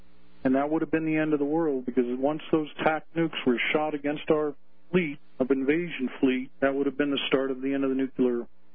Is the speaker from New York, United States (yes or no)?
yes; New York, United States; now in Connecticut, United States; Well, I'm from New York, but I'm just calling you from Connecticut.